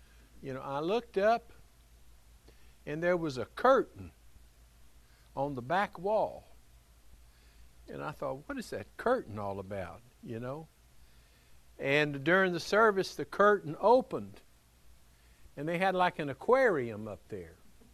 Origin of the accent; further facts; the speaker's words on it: Freeport, United States; I was just a typical young boy growing up in Freeport.